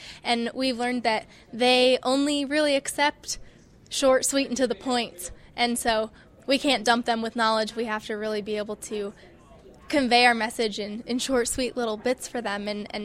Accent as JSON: {"language": "English", "region": "California", "country": "United States", "lives_now": "Denver, United States", "said": "I come to Denver from California."}